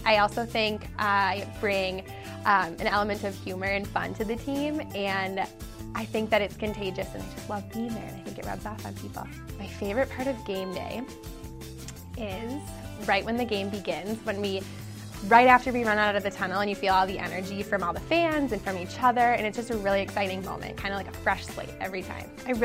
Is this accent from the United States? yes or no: yes; Edina, Minnesota, United States; I am from Edina, Minnesota, and this is my fourth year on the team.